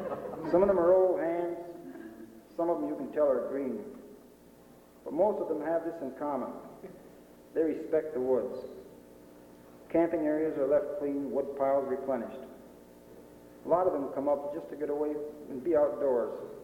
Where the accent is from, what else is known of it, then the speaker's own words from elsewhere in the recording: Wanakena, New York, United States; But there was a positive aspect to growing up in Wanakena, one which I always took for granted.